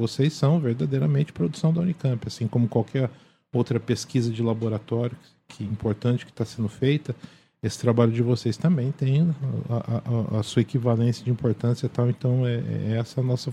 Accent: Brazil; para nós que somos brasileiros, a gente sabe o quanto que música boa faz falta, né?

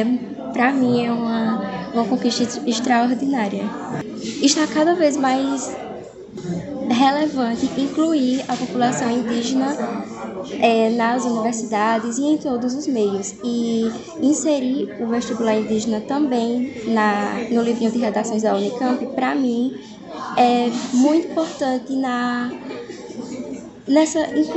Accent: Pernambuco, Brazil; E eu sou lá do interior do Pernambuco

